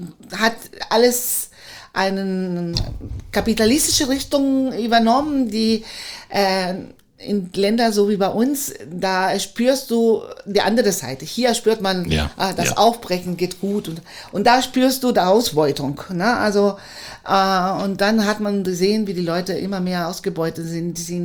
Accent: Chile; bei uns in Chile ist das so, als ich Hebamme gelernt habe, man konnte sich die Hebamme aussuchen.

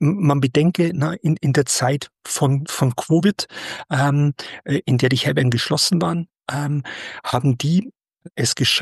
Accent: Ponholz, Bavaria, Germany; bei der Freiwilligen Feuerwehr Ponholz, den Heimatort, wo ich herkomme.

